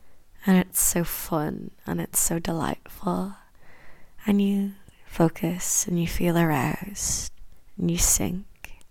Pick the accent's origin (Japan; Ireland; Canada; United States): Ireland; accent: Irish; developing a fetish for the Irish accent, perhaps particularly my Irish accent, then feel free to continue listening.